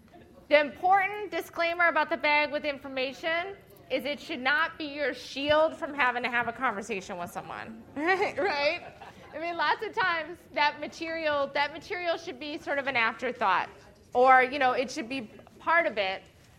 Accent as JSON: {"language": "English", "region": "Minnesota", "country": "United States", "tie": "born or raised there", "accent": "Minnesota", "said": "I grew up in Minnesota. So you can probably hear my Minnesota accent especially when I say that word."}